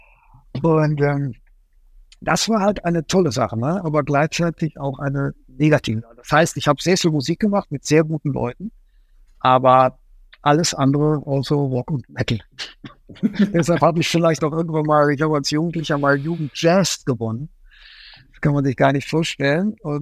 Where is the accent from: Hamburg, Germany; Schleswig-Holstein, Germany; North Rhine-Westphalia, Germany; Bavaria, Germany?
North Rhine-Westphalia, Germany; Hürth; Also ich bin gebürtiger Kölner und bin auch da aufgewachsen, in einem kleinen Ort vor Köln namens Hürth.